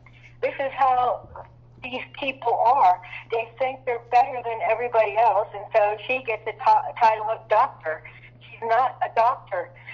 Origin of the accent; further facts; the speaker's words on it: New Jersey, United States; I'm from North New Jersey. I was the only white kid in my class. I grew up acting black.